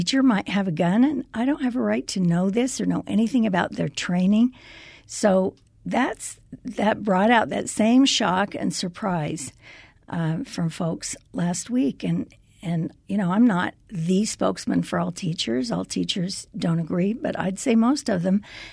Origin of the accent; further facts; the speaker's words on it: the West, United States; I grew up here in the West. Guns were part of my family, hunting and so on.